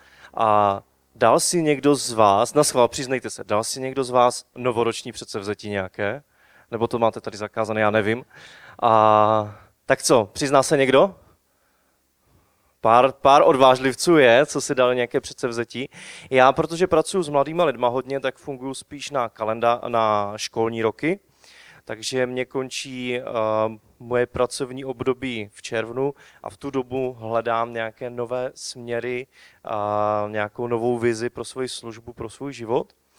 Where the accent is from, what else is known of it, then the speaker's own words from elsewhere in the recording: Valašské Meziříčí, Zlín Region, Czechia; jsem z Valašského Mezříčí